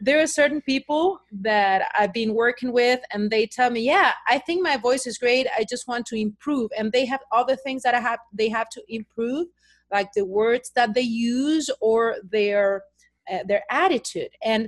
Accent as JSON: {"language": "English", "country": "Brazil", "tie": "born or raised there", "also_born_or_lived": "Argentina", "said": "My family is British, but I was born and raised in South America, in Argentina and then Brazil."}